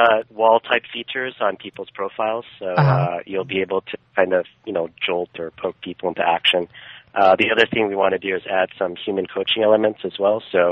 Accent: Cleveland, Ohio, United States; Yeah, I grew up in Cleveland

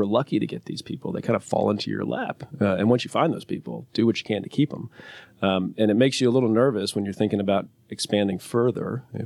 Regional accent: Atlanta, Georgia, United States; also born or lived in Boston; I'm from Atlanta, but practiced in Boston for a few years before coming back to Atlanta with my wife.

